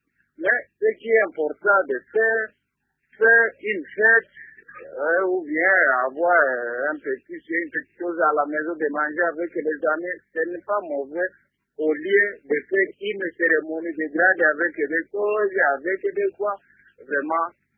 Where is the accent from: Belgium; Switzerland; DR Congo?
DR Congo; Bukavu, South Kivu; Chez nous, à Bukavu, vraiment, ça ne se fait pas.